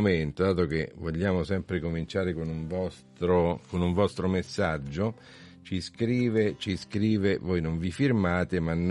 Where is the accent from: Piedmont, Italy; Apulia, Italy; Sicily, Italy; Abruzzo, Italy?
Abruzzo, Italy; Per esempio io vengo dall'Abruzzo, per me insomma ci sono giornate importanti che bisogna...